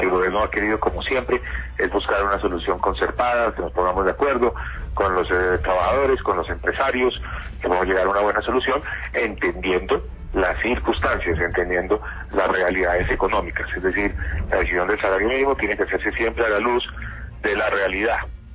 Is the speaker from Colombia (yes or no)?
yes; Colombia; como colombiano